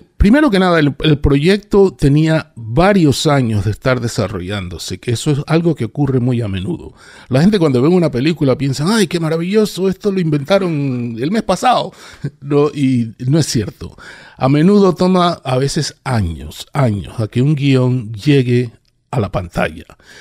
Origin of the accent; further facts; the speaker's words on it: Panama; moved away as an adult; now in United States; yo soy de Centroamérica. Yo soy panameño. Estudiando teatro y vine a los Estados Unidos becado